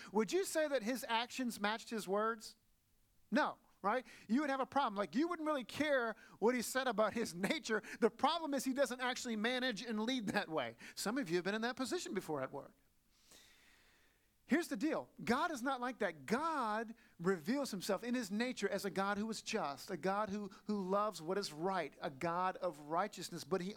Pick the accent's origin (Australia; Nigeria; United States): United States; Southern United States; I grew up in the South where it was very traditional. I grew up Pentecostal, fundamentalist Pentecostal, okay?